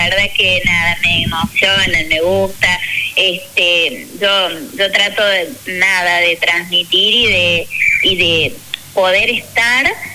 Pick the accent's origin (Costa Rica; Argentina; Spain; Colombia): Argentina; Córdoba; born there; Yo le aclaro que soy cordobesa de nacimiento, pero soy más riojana que cualquiera